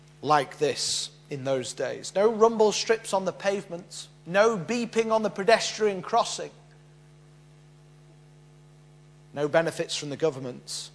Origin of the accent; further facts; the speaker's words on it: Yorkshire and the Humber, United Kingdom; Now, I'm from Yorkshire, and there's lots of great things about Yorkshire.